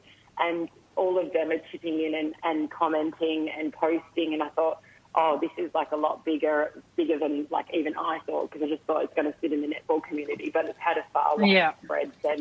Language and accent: English; Western Australia, Australia; I grew up in the Kimberley, and the town I came from, we had 80 to 90% Aboriginal students at our school.